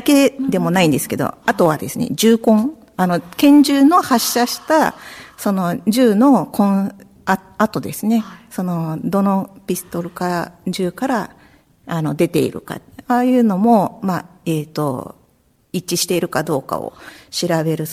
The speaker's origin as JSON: {"language": "Japanese", "town": "Shimonoseki", "region": "Yamaguchi", "country": "Japan", "said": "私はもともと出身が山口県で、生まれは下関で、大学も、まあ、山口大学の方で山口県から出なかったんですね。"}